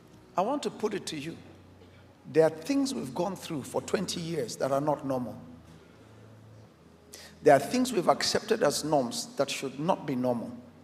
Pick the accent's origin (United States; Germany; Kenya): Kenya; I came all the way from Kenya to release words.